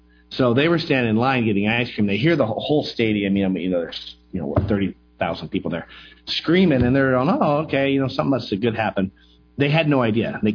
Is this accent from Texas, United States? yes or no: no; Sacramento, California, United States; And I'm from Sacramento, which is only about 90 miles away.